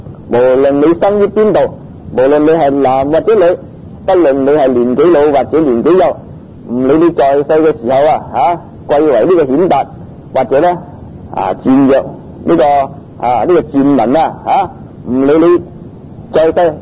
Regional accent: Guangdong, China; 咁所以我哋廣東人呢，照中國歷史嚟講，係屬於南蠻嘅

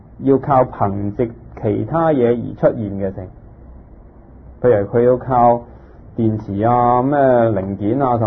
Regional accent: Hong Kong; 例如我哋活喺呢個銀紙啊、股票啊、我香港人啊嗰個世界裏邊。

